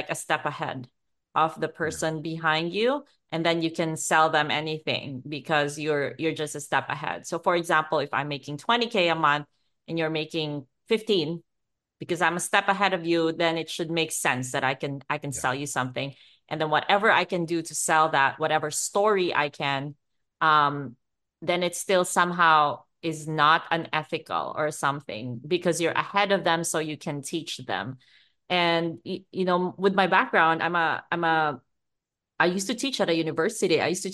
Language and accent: English; Philippines; English is a second language; I grew up in the Philippines, which used to be classified as a third world country.